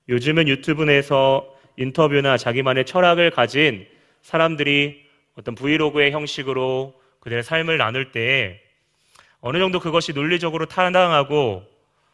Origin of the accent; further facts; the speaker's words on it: Jeonju, North Jeolla, South Korea; 제 고향이 전주거든요.